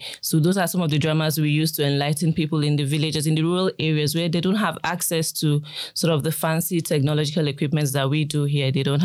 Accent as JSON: {"language": "English", "country": "Nigeria", "tie": "born or raised there", "said": "Growing up in Nigeria, I was, let's say, 5 or 6."}